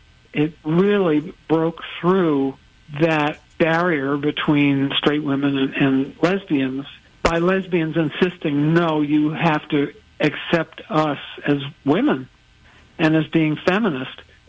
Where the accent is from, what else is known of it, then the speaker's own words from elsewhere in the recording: New York, United States; I was lucky to live in New York. I am a New Yorker.